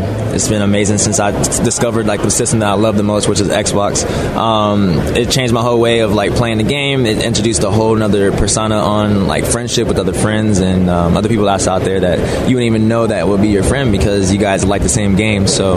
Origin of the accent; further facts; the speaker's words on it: North Hollywood, California, United States; Oh, man, I was born and raised out in North Hollywood, California.